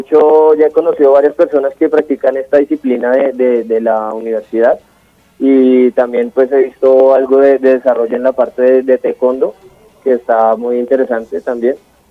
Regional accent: Bogotá, Colombia; vivo en la localidad de Suba, soy bogotano. Tengo 26 años

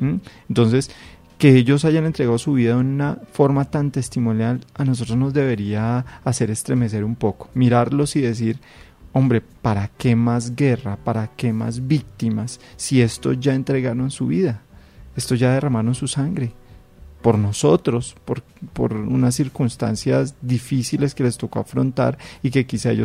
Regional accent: Colombia

